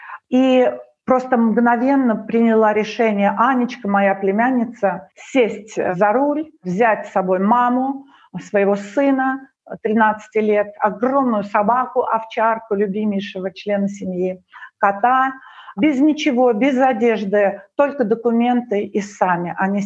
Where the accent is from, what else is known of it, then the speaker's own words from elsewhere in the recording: Ukraine; Украина — это для меня нежность, это сердечность, это тонкость, это восприятие другого человека как равного. Не было у нас